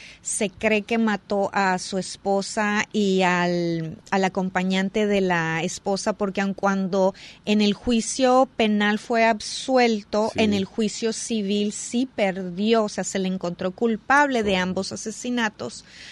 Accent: Tijuana, Baja California, Mexico; Yo soy de Tijuana

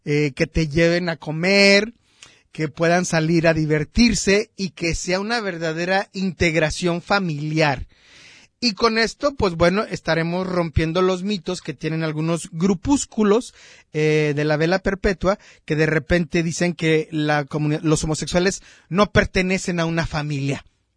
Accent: Mexico

